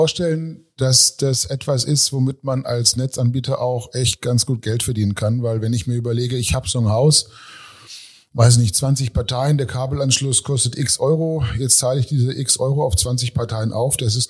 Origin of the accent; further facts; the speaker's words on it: Northern Germany, Germany; Ich bin ursprünglich aus Norddeutschland